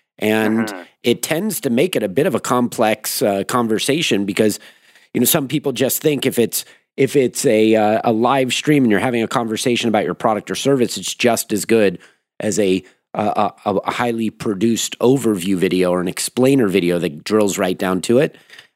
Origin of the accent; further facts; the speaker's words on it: Manhattan Beach, California, United States; My homies that I grew up with in Manhattan Beach, they opened Sector 9 Skateboards, which specialize in longboards.